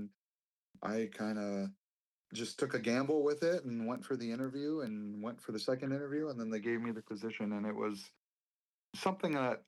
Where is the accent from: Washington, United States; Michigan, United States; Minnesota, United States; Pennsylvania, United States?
Minnesota, United States; Ely; Growing up in Ely and my parents owned a grocery store up there and working there and portaging people.